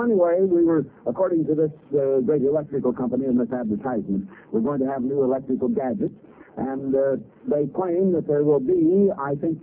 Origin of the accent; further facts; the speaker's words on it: Iowa, United States; I was born and raised in Iowa, and we'd go out and go bobsledding or skating in the winter